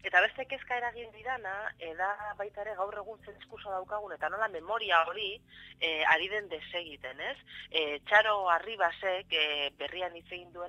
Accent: Bilbao, Basque Country, Spain; now in San Sebastián, Spain; eta ni berez bilbotarra naiz, orain Donostin bizi naiz

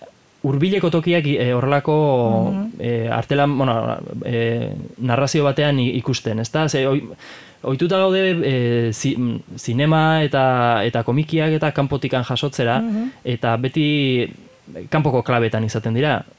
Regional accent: Irun, Basque Country, Spain; Ni irundarra naiz

